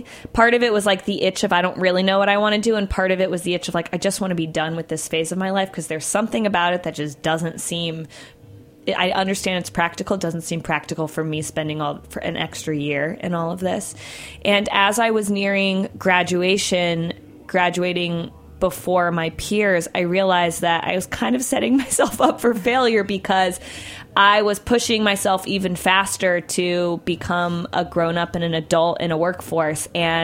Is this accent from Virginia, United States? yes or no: yes; Virginia, United States; I was raised in Virginia, and the, like, best, most competitive in-state school was the University of Virginia.